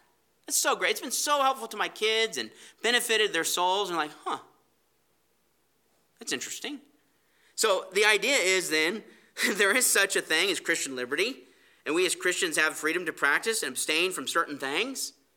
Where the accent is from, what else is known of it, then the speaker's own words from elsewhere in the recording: California, United States; Where I grew up in California as a kid, there was a park right behind our house.